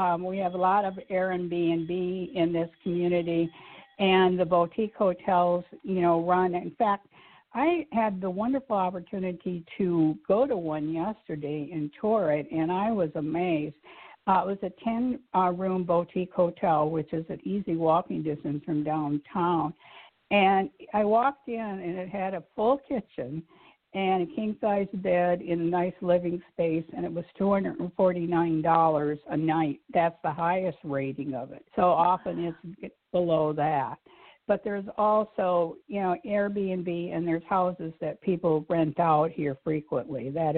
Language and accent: English; Wisconsin, United States; accent: Midwestern; Yes, born and raised in Wisconsin.